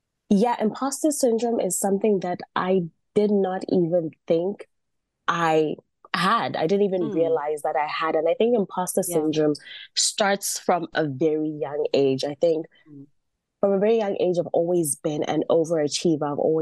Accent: South Africa; also born or lived in Zambia; now in Los Angeles, United States; Like Belia briefly mentioned, I'm from Zambia. I grew up in South Africa and I currently live in Los Angeles.

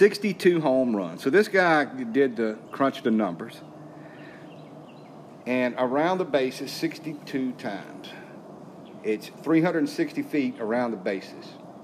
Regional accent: United States; Well, I'm sorry. I'm an American.

